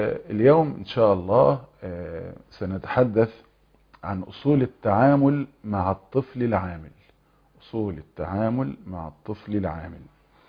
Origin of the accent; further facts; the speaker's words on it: Egypt; ويمكن احنا مثلا عندنا في مصر بتعبر عن نوع خدمة شخص لشخص